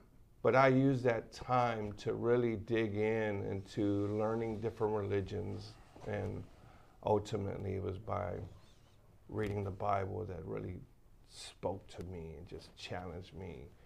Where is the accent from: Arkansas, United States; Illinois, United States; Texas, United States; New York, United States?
Texas, United States; Houston; Well, I'll begin by saying that I grew up on the East End of Houston. The second ward